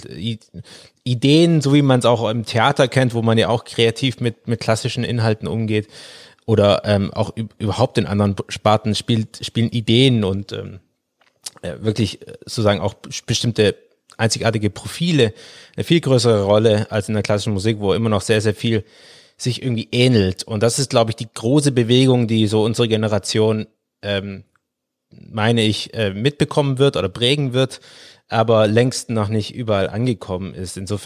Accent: Baden-Württemberg, Germany; ich bin kein Schwabe an sich. Aber das ist komplizierte Story. Aber ich bin im Schwäbischen aufgewachsen

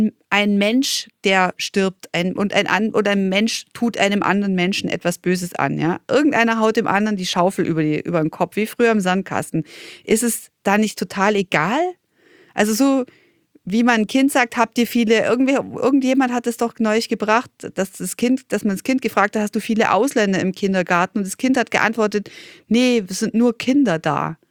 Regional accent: Germany; born there; Ich bin in Deutschland geboren

